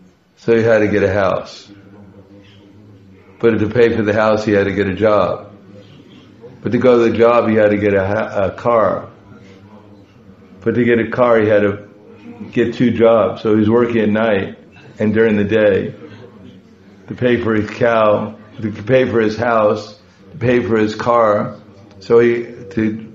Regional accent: Brooklyn, New York, United States; even when I grew up in New York, in Brooklyn

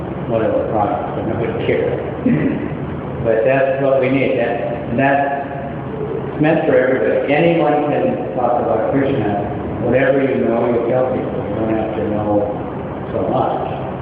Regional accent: Turkey; English is a second language; I'm from Turkey.

